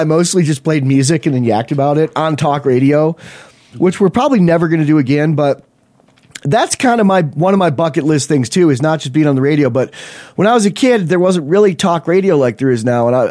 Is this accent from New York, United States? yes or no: yes; Buffalo, New York, United States; Like I grew up near Buffalo, New York, and I used to get like Chicago, Illinois radio stations in the night on my little AM